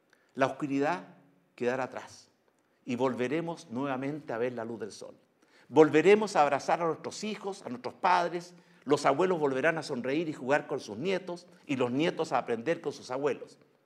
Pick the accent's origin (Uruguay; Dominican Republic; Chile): Chile; esta no es la primera ni será la última vez que como chilenos debamos enfrentar la adversidad.